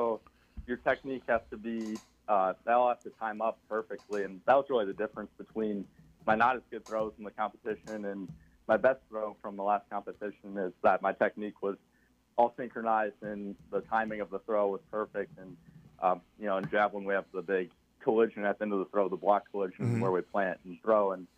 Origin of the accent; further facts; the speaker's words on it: Okoboji, Iowa, United States; I'm from Okoboji, Iowa.